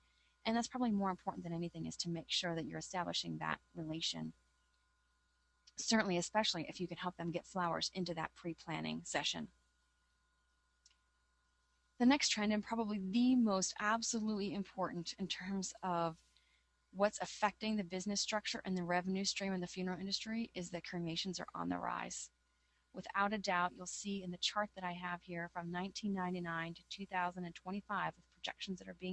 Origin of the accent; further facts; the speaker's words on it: Pittsburgh, Pennsylvania, United States; I'm from Pittsburgh. I make sure that I have terrible towels in my store.